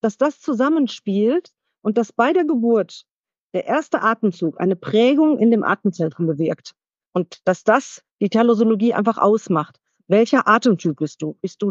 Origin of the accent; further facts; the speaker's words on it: Bochum, North Rhine-Westphalia, Germany; bin aus dem schönen Bochum, aus dem Ruhrgebiet, also ganz andere Region als ihr seid.